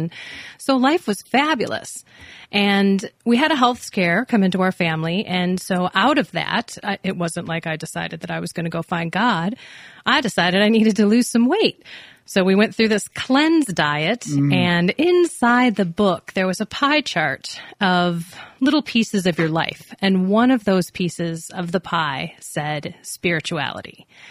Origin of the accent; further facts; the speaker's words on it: Palatine, Illinois, United States; Correct. I grew up in Palatine. Mom and dad didn't practice.